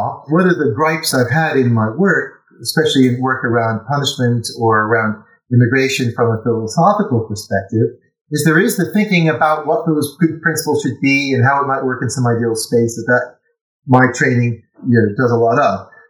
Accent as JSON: {"language": "English", "town": "Litchfield", "region": "Connecticut", "country": "United States", "tie": "born or raised there", "said": "The oldest law school in America is not far from my hometown, Litchfield."}